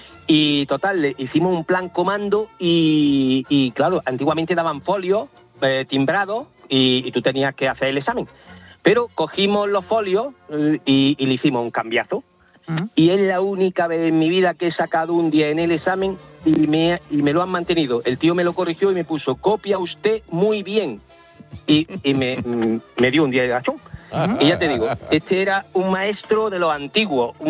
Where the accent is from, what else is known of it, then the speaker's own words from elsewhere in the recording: Granada, Andalusia, Spain; now in Málaga, Spain; De Málaga, pero soy de Granada.